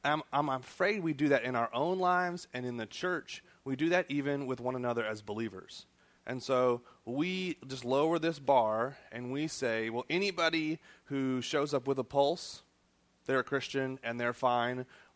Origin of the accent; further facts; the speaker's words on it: Broken Arrow, Oklahoma, United States; So I grew up in Broken Arrow, Oklahoma. Right. Go Tigers. And then came here, studied civil engineering